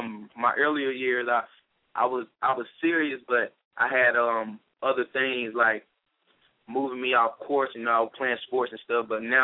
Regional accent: Athens, Georgia, United States; Well, man, first I want to say I'm from Athens, Georgia, the west side of Athens, Pardo, Hawthorne Avenue.

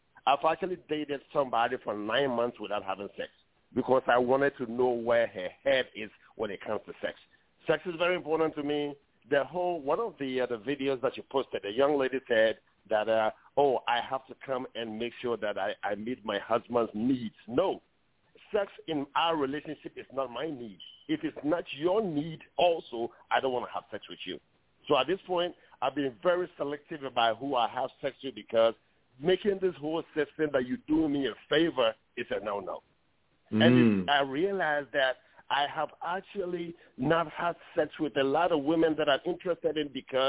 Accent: Ghana; born there; as an African, I was born in Ghana

